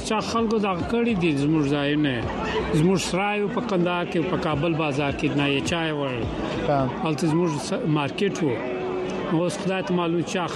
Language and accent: Pashto; Afghanistan; born there; کله موږ په افغانستان کې پیدا شوی زموږ وطن دی زموږ وطن مو